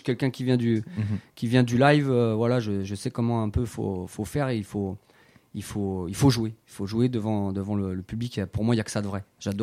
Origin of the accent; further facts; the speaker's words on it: Île-de-France, France; Je vais monter vers chez moi en Seine-et-Marne.